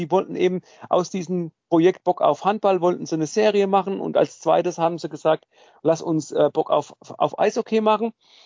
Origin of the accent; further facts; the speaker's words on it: Odenwald, Germany; ich weiß ja, ich komme aus dem Odenwald